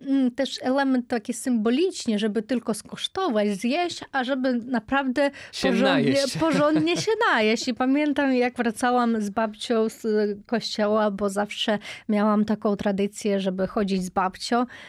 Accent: Ukraine; W tym regionie, z którego ja pochodzę, a pochodzę z centrum Ukrainy, nie było takiej tradycji.

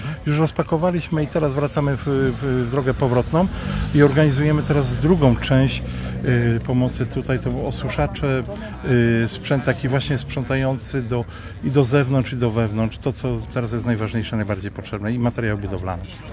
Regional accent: Nysa, Opole Voivodeship, Poland; ja z tych terenów w ogóle pochodzę prywatnie, bo urodziłem się w Nysie

